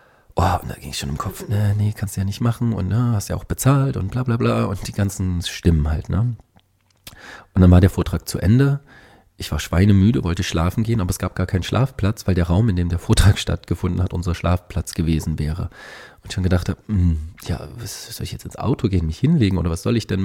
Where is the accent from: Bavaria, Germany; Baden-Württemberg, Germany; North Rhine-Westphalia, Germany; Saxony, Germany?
Saxony, Germany; Dresden; wir haben ein Seminar in der Nähe meiner Heimatstadt in Dresden.